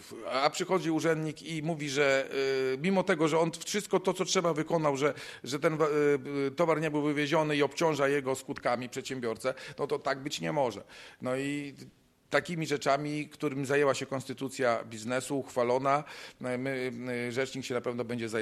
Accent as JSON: {"language": "Polish", "town": "Biała Podlaska", "region": "Lublin Voivodeship", "country": "Poland", "said": "jeżeli ja pochodzę z Białej Podlaskiej, ze wschodu Polski"}